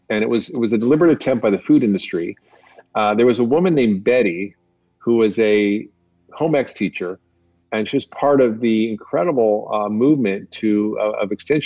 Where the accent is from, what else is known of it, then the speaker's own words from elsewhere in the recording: Toronto, Ontario, Canada; my mother, when I was growing up in Toronto, because she lived in Europe for 11 years after the war.